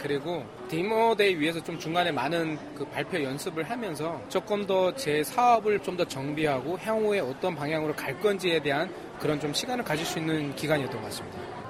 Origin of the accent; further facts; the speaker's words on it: North Korea; 저는 이제 탈북민 출신 최초 유니콘 회사를 만드는 건 저 개인적인 욕심이고요